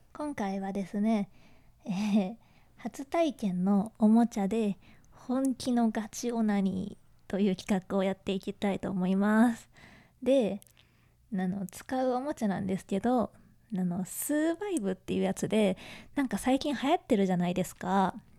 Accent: Kanagawa, Japan; で、出身地は神奈川県です。

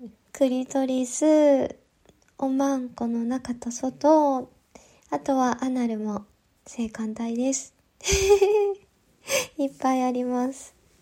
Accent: Kansai, Japan; 出身は関西地方です。

